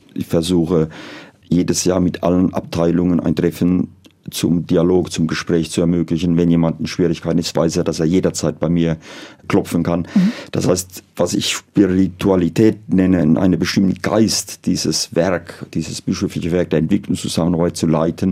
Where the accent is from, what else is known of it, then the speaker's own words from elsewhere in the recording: Germany; wo ich herkomme, wo ich groß geworden bin, was mich geprägt hat